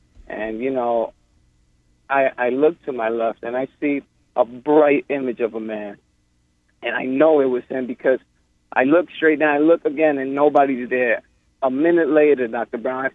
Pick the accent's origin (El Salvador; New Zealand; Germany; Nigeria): El Salvador; moved away; When I was younger, I was coming from El Salvador, actually, and I found myself in the desert.